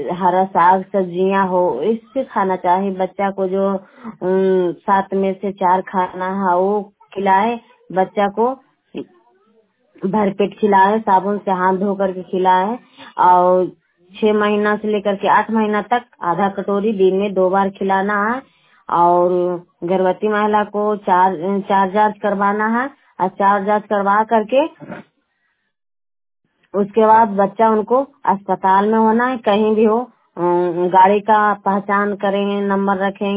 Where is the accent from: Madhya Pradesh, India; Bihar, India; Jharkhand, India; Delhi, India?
Bihar, India; और मेरा ब्लॉक हुआ सर मेरा जिला नालंदा।